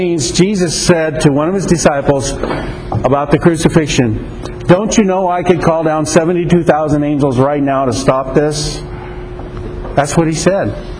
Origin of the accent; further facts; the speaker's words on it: United States; Yes, I'm an American. Yes, I'm a human being.